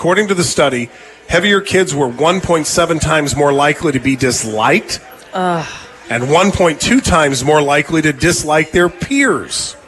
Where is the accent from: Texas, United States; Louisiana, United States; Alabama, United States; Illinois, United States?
Texas, United States; Fort Hood; also born or lived in Lansing; we grew up together in Fort Hood, Texas. And then his dad was in the military, too. And we also went to high school together in Lansing years later.